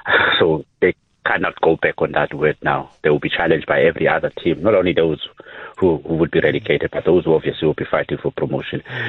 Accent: South Africa; We don't have to hide behind coronavirus not to be active as South African citizens.

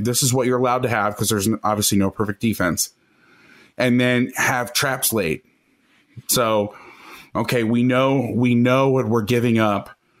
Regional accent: Orlando, Florida, United States; I was a student at the University of Miami. I grew up in Orlando. I loved the Dolphins growing up.

